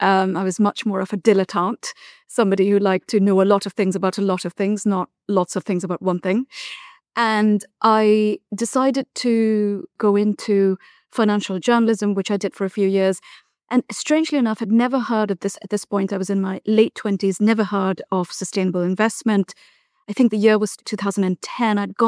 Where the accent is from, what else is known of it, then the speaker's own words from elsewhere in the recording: New Delhi, Delhi, India; moved away as an adult; I grew up in New Delhi, India, more or less, by and large, but I come from a very international family with close family members living on all continents.